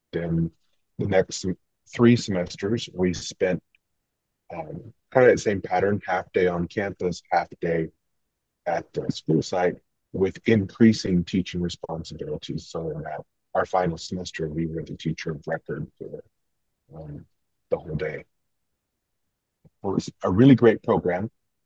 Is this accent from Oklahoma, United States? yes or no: yes; Oklahoma, United States; The Comanche, because I'm Comanche from Oklahoma.